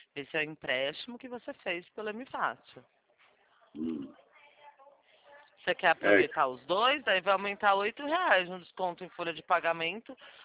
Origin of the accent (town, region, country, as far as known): Limeira, São Paulo, Brazil